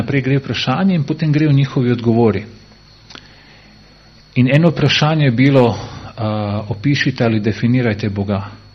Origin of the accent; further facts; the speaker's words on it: Solin, Split-Dalmatia County, Croatia; Spomnim, ko sem bil otrok v Splitu v Solinu, smo živeli pri stari mamici in dedu